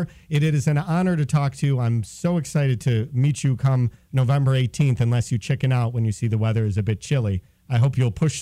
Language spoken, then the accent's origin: English; Chicago, Illinois, United States; when I was just 7 years old, I grew up in Chicago.